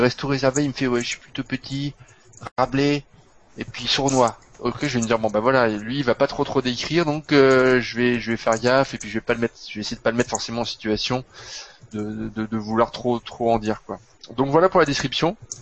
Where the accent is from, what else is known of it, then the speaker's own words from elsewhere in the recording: Normandy, France; Je suis normand, donc c'est un peu normal.